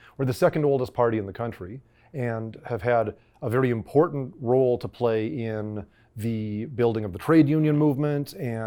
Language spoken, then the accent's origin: English; Winnipeg, Manitoba, Canada; I grew up in Winnipeg around spaces that are sadly no longer with us of great importance